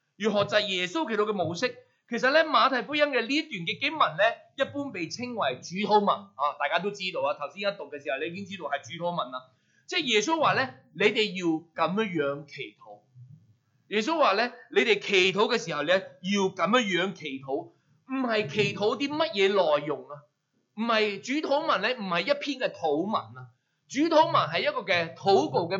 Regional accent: Hong Kong; 即系我哋香港人咧讲说话咧就系乜嘢？

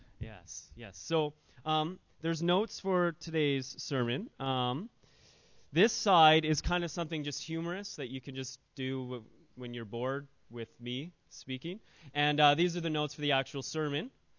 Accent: Canada; And so I'm Canadian, so naturally I know lots of bilingual people, because Canadians technically are supposed to be bilingual. I'm not.

